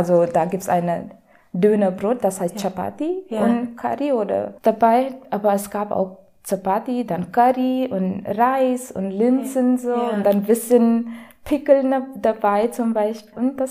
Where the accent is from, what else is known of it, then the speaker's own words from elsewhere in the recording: India; German is a second language; also born or lived in Mumbai; Ah, ich komme aus Indien.